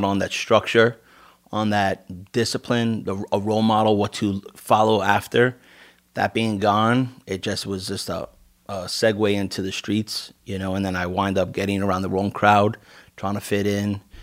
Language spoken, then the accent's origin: English; Queens, New York, United States; Growing up in Queens, it was rough. It wasn't like, oh, pretty Queens.